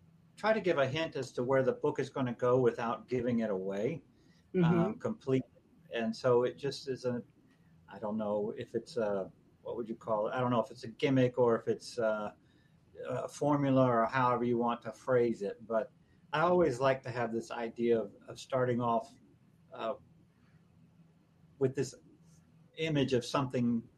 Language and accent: English; Spring Hill, Louisiana, United States; And Spring Hill is actually the town that I grew up in Louisiana.